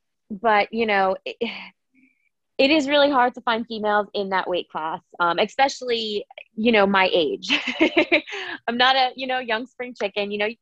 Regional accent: New Jersey, United States; I'm from New Jersey, so I was able to have my friends actually come to the fight too

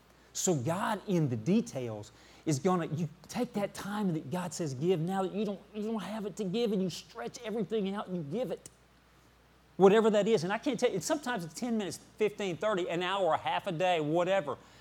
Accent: Arkansas, United States; Now, I'm from Arkansas, and I always have to say that to kind of give you a foundation.

